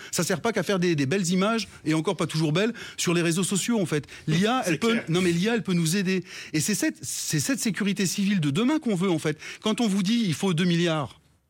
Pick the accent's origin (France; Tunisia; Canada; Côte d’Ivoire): France; Bourgogne-Franche-Comté; Moi, je viens du Morvan.